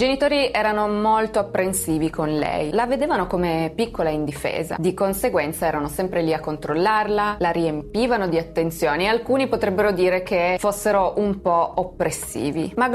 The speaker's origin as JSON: {"language": "Italian", "region": "Piedmont", "country": "Italy", "tie": "born or raised there", "said": "ambientato nella mia città natale. 2016, dintorni di Torino."}